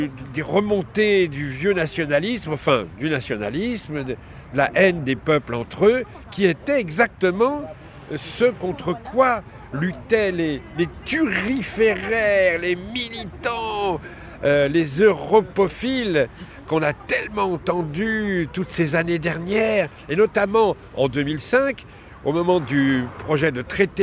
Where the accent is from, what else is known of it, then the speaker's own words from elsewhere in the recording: France; on est français.